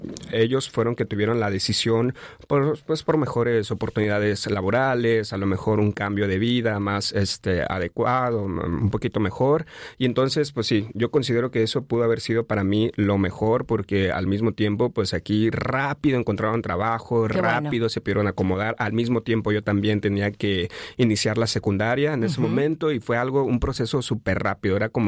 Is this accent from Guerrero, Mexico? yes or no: yes; Acapulco, Guerrero, Mexico; born there; yo nací en el bello puerto de Acapulco. Entonces, en 1999